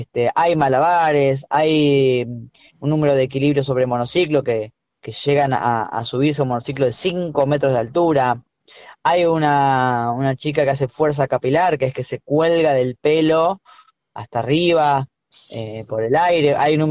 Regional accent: Luján, Buenos Aires Province, Argentina; toca Luján y yo soy de Luján.

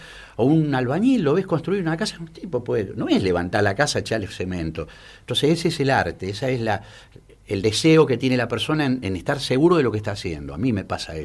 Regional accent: Argentina; Nosotros, siendo argentinos y siendo parte de esa historia, de esa cultura

